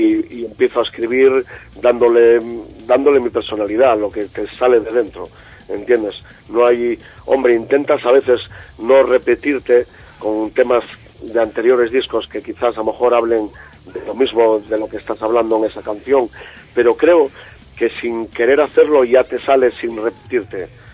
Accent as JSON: {"language": "Spanish", "region": "Asturias", "country": "Spain", "tie": "born or raised there", "said": "somos asturianos y vamos, y es la identidad de la banda, son nuestras raíces, son y es la tierra donde nacimos"}